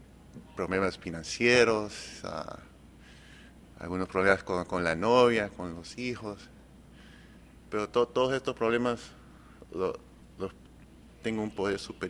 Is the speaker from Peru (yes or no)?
yes; Magdalena del Mar, Lima, Peru; moved away; also born or lived in Miraflores; Nací en Magdalena del Mar, en Perú. Bueno, viví en Magdalena del Mar, en Perú, en Miraflores, en Perú, todo al lado del mar.